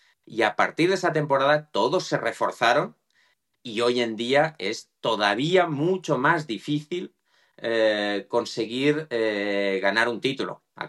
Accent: Barcelona, Catalonia, Spain; el Español, que es mi club, que yo soy de Barcelona

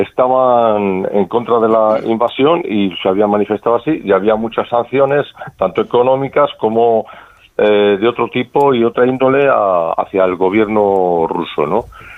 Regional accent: Valladolid, Castile and León, Spain; yo soy de Valladolid, vivo aquí

